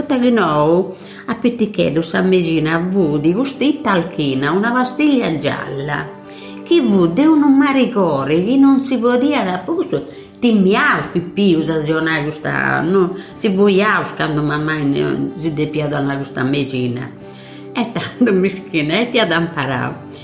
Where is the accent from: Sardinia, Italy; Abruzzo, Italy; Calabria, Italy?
Sardinia, Italy; Loceri; born there; sono nata a Locceri, sono 5 di agosto del 38. Sono nata in una famiglia di 10 figli